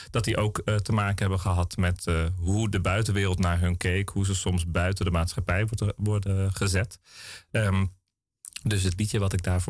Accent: Geldermalsen, Gelderland, Netherlands; Ik ben opgegroeid in Geldermalsen. Dat is de parel van de Betuwe, wordt het ook wel genoemd. Een klein Bijbelbelt gemeente in Gelderland.

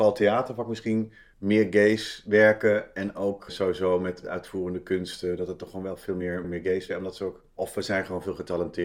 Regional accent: Berkel-Enschot, North Brabant, Netherlands; moved away as an adult; also born or lived in Tilburg; Nee, ik ben geboren in Brabant, in Tilburg en opgegroeid in Berkel-Enschot. Dat is een klein dorpje naast Tilburg en daar ben ik gewoon tot mijn 18e gebleven.

